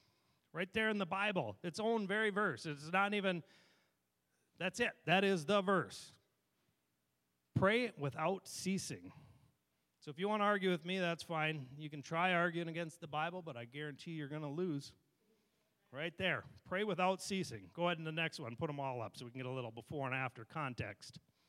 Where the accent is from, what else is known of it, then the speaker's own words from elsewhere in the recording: India; We grew up in India as kids. We'd spend 6 months a year out of the year there.